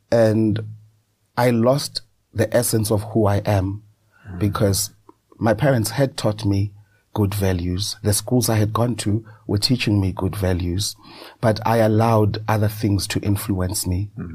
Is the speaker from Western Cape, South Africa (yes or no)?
no; Soweto, Gauteng, South Africa; I was born in Soweto, Rockville, to be precise. I lived there with my mom, my dad, my uncle, Putimshin, Usis Lucia, and my brother, Utsepo.